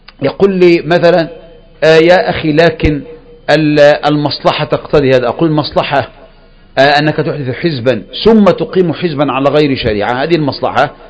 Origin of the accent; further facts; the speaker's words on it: Egypt; ولهذا لما قامت الثورات عندنا في مصر ايه اللي حصل؟